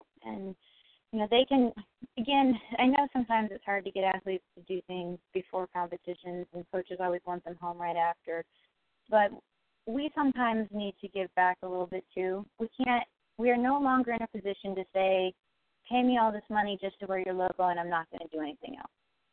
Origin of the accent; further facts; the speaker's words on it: Kendallville, Indiana, United States; Well, we had this foundation in my hometown that kind of agreed to take me on if I moved back home, so I moved back home to Kendallville